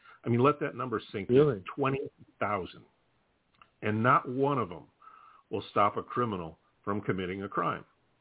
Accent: Minneapolis, Minnesota, United States; I mean, I grew up in Minneapolis.

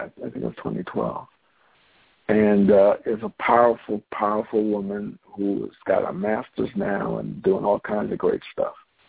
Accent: New York, United States; Highland Park, the New Yorkers rented a bus. So we were on a bus. We came from New York

